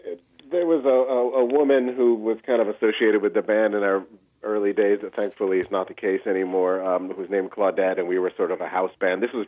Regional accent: East Coast, United States; I come from the East Coast originally, and I've got a Jewish mother

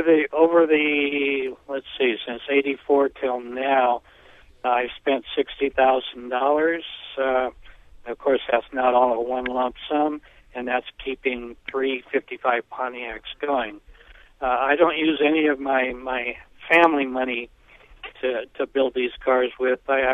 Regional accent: California, United States; I was originally from the Bay Area

